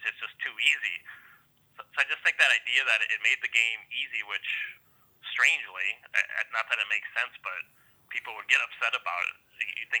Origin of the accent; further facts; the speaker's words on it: Minnesota, United States; As a Minnesotan, I can't say I necessarily have any extra affection for Indiana or anything. Obviously, the parts where I wrote about, whether shooting my grandpa's farm or, my playing some high school ball, obviously that's, related to my upbringing and growing up in Minnesota